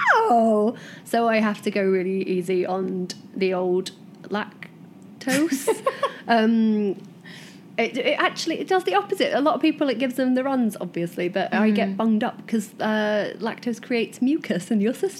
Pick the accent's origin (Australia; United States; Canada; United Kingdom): United Kingdom; Doncaster, Yorkshire and the Humber; I can't. I'm from Doncaster.